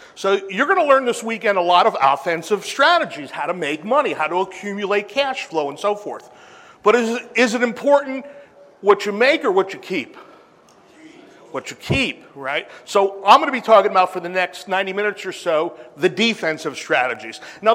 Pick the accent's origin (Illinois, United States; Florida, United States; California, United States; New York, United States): New York, United States; New York City; now in Denver, United States; So I'm originally from New York City, moved to Denver in 93, which is my home.